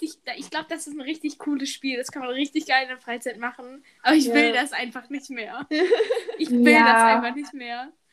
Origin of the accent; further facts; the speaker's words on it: Hanover, Lower Saxony, Germany; ich glaube nicht, dass es das bei uns in Hannover gibt.